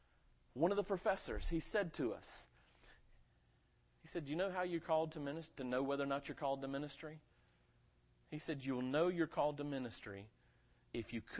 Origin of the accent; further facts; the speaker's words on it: Hickory, North Carolina, United States; I said, no, we're from Hickory, North Carolina.